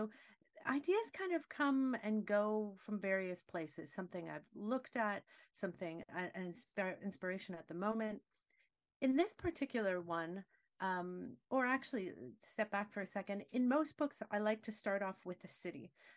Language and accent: English; Quebec, Canada; I'm from Quebec, so I sort of identified with some of the struggles